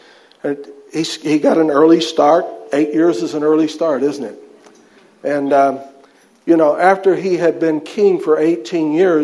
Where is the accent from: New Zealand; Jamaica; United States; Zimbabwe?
United States; also born or lived in United Kingdom; When I say our nations, I say it because I'm American, but I'm also British.